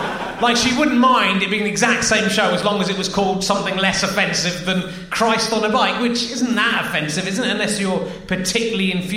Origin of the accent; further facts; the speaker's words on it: Cheddar, South West England, United Kingdom; I'm from Cheddar.